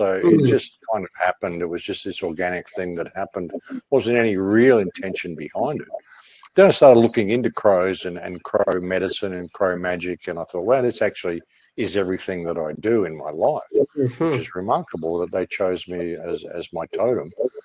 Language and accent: English; Australia; I'm from Australia, you know? Like, we're only 4 hours flight from Cairo in London. I live in Australia. It takes me 5.5 hours to fly from Brisbane to Perth, for God's sake.